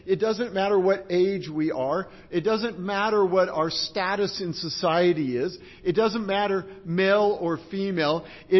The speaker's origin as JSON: {"language": "English", "region": "California", "country": "United States", "tie": "born or raised there", "said": "I grew up in California. I don't get that. And now I'm around fields of corn, and it's different."}